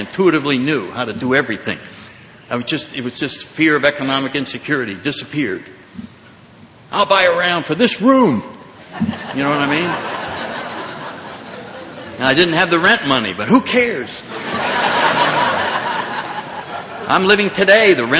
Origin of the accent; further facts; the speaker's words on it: New England, United States; Now, very briefly, I grew up in New England, had a good, nice little family, didn't drink till I was in college